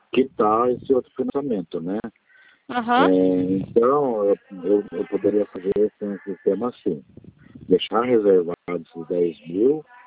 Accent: Campinas, São Paulo, Brazil; Eu trabalho lá em Valinhos, né, na prefeitura, mas eu sou daqui de Campinas também.

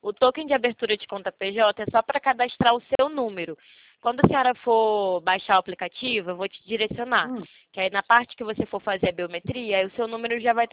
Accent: Rio de Janeiro, Brazil; Eu sou do Rio de Janeiro, senhora.

